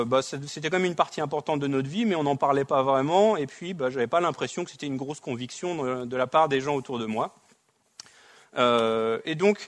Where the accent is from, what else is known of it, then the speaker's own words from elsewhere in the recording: France; moved away as an adult; Donc, j'ai grandi en France, comme mon accent le trahit. Je suis né en France et j'ai passé les premières 25 ans de ma vie, donc je suis vraiment français.